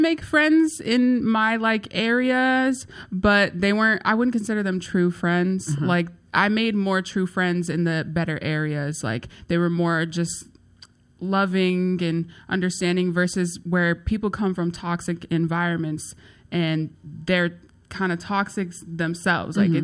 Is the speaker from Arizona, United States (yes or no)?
yes; Chandler, Arizona, United States; I come from a small town. It's called Chandler, Arizona.